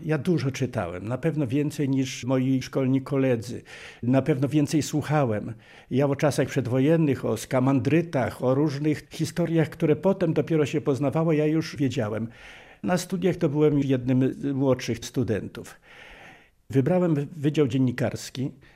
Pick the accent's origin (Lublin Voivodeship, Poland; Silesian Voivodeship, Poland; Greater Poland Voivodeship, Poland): Lublin Voivodeship, Poland; Olchowiec; born there; Urodziłem się w Olchowcu. To jest jakieś 40 km prostej linii od Lublina.